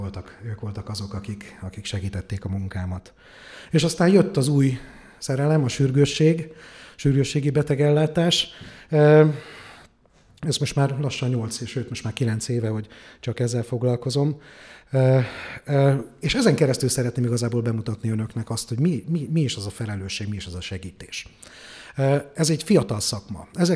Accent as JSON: {"language": "Hungarian", "town": "Pécs", "region": "Baranya", "country": "Hungary", "tie": "born or raised there", "said": "Pécsi gyerek vagyok, itt születtem, egy nagyon szerető családba"}